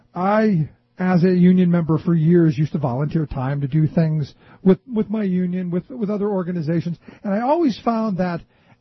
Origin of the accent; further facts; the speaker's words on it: Cleveland, Ohio, United States; And I think about my hometown. I think of Cleveland, Ohio.